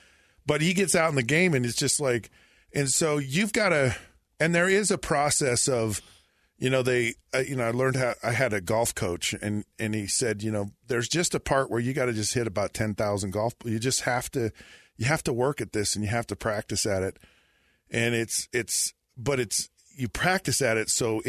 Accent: Utah, United States; I grew up here in Utah and in a small town in Utah

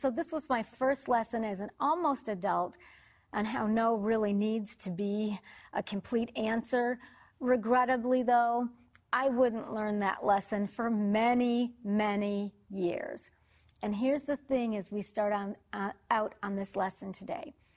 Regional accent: Detroit, Michigan, United States; And I want you to know that I am originally from Detroit, or as I like to call it, Motown.

